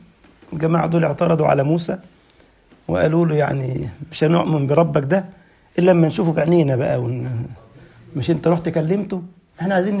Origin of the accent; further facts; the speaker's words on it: Egypt; انا من مصر ما شفتوش